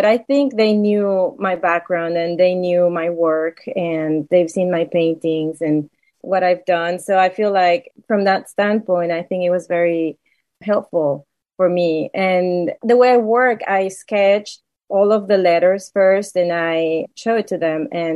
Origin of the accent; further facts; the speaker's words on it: Mexico; I think growing up in Mexico and having this lived experience on my own of what it is to eat tacos, to smell them, to cook them